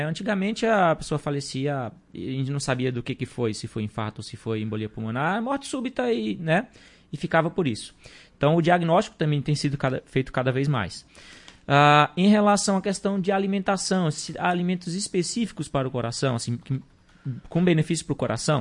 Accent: Bahia, Brazil; also born or lived in Brasília; now in Marau, Brazil; Eu vim, sou natural da Bahia, né? Já morei

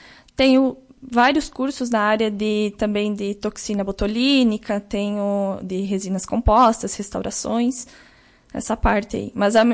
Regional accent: Caseiros, Rio Grande do Sul, Brazil; also born or lived in Passo Fundo; now in Lagoa Vermelha, Brazil; Eu sou natural de Passo Fundo, na verdade, mas morei a minha vida toda em Caseiros, né, desde pequena. E há recente tempo, né, resolvemos nos instalar aqui em Lagoa Vermelha.

